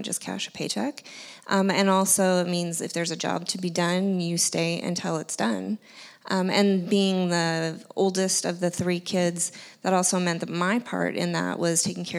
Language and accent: English; Walla Walla, Washington, United States; So I grew up in Walla Walla, Washington. It is a real place.